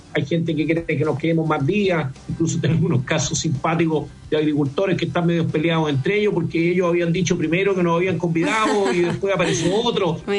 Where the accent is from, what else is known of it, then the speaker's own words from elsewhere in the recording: Chile; todos somos chilenos, unos tienen distintos orígenes que otros